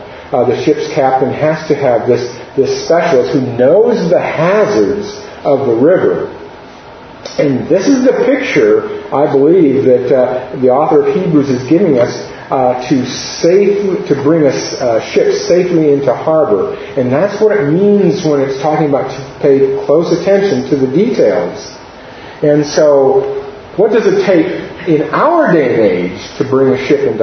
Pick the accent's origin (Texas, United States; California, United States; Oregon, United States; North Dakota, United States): Oregon, United States; Astoria; I want to use an illustration of where I grew up on the Oregon coast. Astoria is 10 miles from the Pacific Ocean.